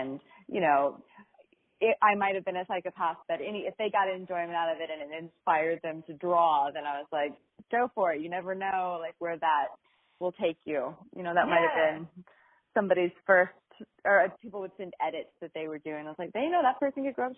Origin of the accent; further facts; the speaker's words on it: Texas, United States; now in New York, United States; I'm originally from Texas, although I live in New York and have for a while. I still have family local to the Austin area, and I grew up in Texas.